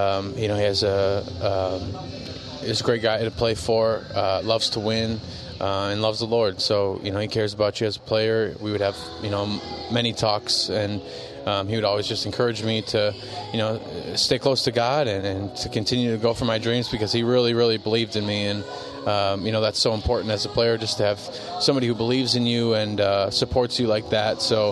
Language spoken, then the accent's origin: English; River Falls, Wisconsin, United States; also born or lived in Minnesota; Yeah, so born and raised in River Falls, Wisconsin. Well, I guess I was born in Minnesota, raised in River Falls, Wisconsin.